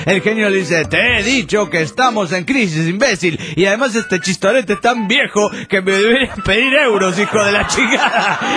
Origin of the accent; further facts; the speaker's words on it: Lima, Peru; de Lima, Perú.